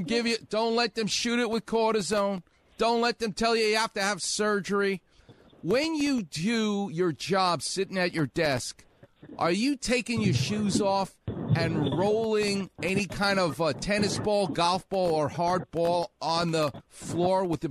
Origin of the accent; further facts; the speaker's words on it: New York, United States; because I'm from New York, so it sounds like yogurt